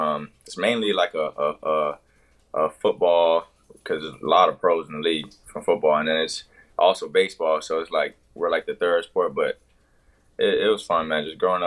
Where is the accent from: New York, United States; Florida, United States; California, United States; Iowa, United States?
Florida, United States; Miami; so growing up in Miami, since it's not really big on, like, basketball